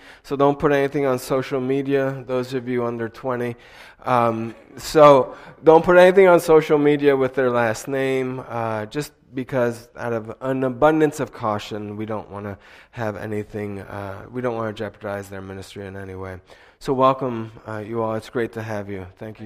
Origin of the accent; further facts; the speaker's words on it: Italy; if you count the 9 years that I grew up in Italy as a missionary kid.